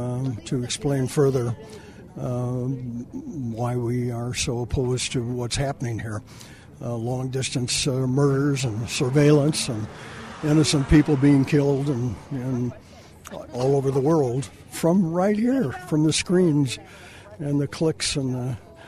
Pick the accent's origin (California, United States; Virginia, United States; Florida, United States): California, United States; Berkeley; Berkeley, California.